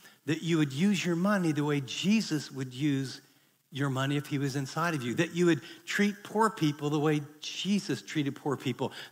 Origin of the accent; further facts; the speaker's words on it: Ohio, United States; I wanted his job. I grew up in Ohio, or maybe Coach Z.